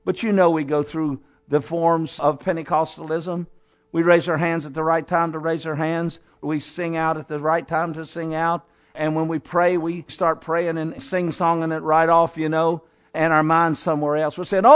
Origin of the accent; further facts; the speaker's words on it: Cincinnati, Ohio, United States; born there; My father and mother, I was born in Cincinnati.